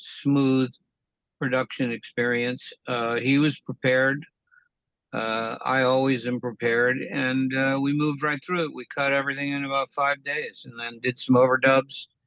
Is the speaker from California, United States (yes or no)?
yes; California, United States; I remember when it started, you know, I grew up in the Bay Area in the 60s, so yeah.